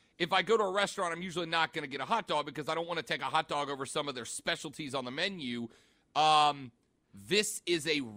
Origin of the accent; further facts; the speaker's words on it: South Carolina, United States; born and raised in South Carolina, I always request a chili dog if I want chili.